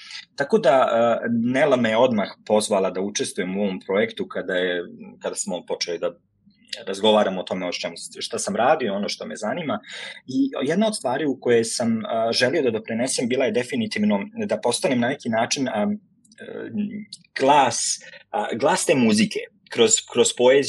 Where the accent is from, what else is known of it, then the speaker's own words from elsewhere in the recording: Šamac, Republika Srpska, Bosnia & Herzegovina; Ja sam odrastao u Bosanskom Šamcu, gradu u kome se Bosna ulijeva u Savu.